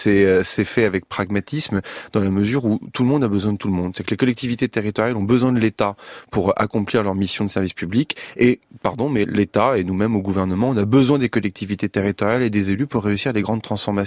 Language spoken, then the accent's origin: French; Normandy, France; je viens de Normandie